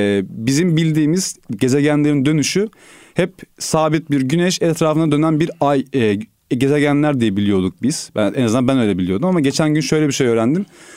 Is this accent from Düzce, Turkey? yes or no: no; Şanlıurfa, Turkey; born there; Urfa doğumluyum.